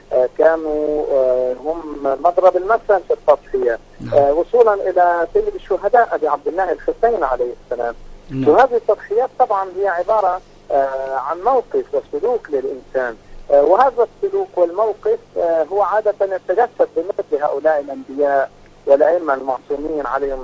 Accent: Lebanon; حتى عندنا في لبنان

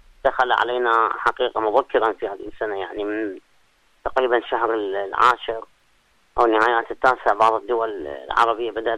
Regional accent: Iraq; بعض المناطق سيما عندنا بالعراق يعني تعرفون تعرضنا إلى موجات متعددة من السيول والفيضانات

